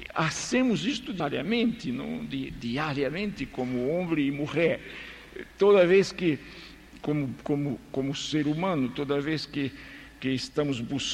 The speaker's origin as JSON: {"language": "Spanish", "town": "Recife", "region": "Pernambuco", "country": "Brazil", "second_language": "Spanish", "said": "Y Recife, mi tierra, es una ofensa andar con esto"}